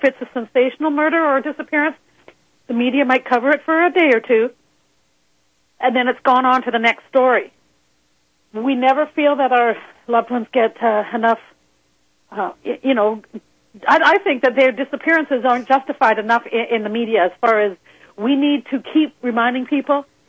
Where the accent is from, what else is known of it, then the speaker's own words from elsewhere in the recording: Canada; I'm from Canada, so we don't even know the stats for both countries